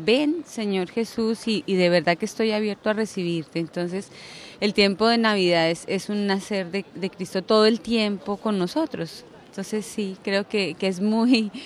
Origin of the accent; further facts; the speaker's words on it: Colombia; Yo soy colombiana